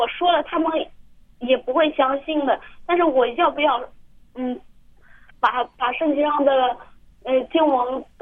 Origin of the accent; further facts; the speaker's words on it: China; 我想耶稣是全人类的救主，他是外国人的救主，也是我们中国人的救主。